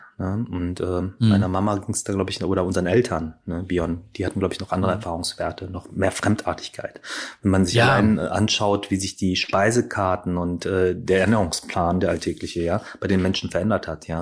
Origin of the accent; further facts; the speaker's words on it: North Rhine-Westphalia, Germany; ich bin ja auch im Ruhrgebiet groß geworden.